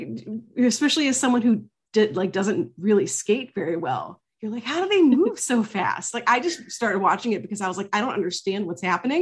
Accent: Pennsylvania, United States; because I grew up outside of Pittsburgh in the early 90s

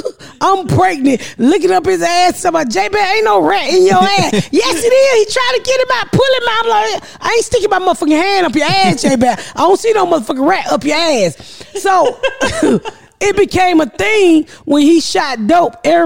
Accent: Atlanta, Georgia, United States; Well, I grew up in Atlanta.

